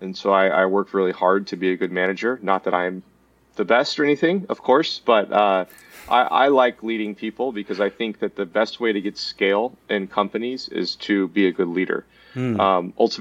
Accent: Texas, United States; So my dad was in the chemical industry, which I'm from Texas. So we just went up and down I-10, depending on where his work took us.

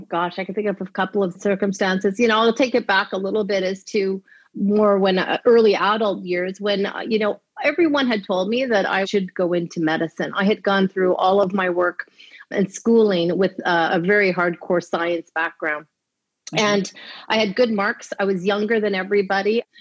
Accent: Montreal, Quebec, Canada; I grew up in Montreal in the West Island

